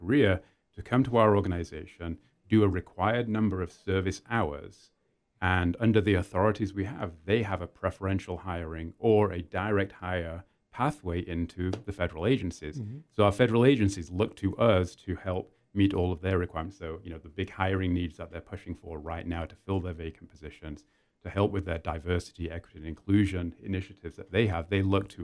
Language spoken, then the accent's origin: English; England, United Kingdom; moved away as an adult; now in United States; So I grew up in England, family's from there